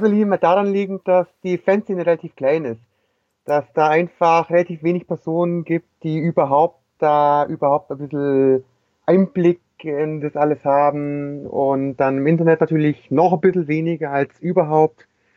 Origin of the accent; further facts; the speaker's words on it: Baden-Württemberg, Germany; Naja, also ich komme aus der Nähe von Heidenheim.